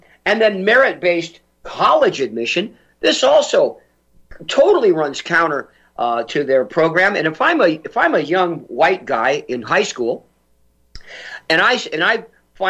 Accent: North Dakota, United States; from North Dakota.

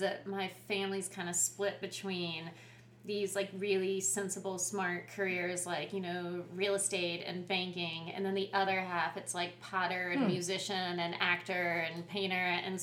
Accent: Charleston, South Carolina, United States; Well, I'm from Charleston, and I feel like no one is from Charleston.

